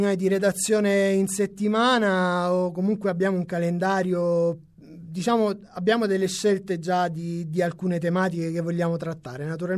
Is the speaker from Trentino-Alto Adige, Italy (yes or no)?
no; Veglie, Apulia, Italy; Lecce provincia, Veglie, quindi sono Veglie, anche nel a Salento. Cavallo con la provincia di Brindisi.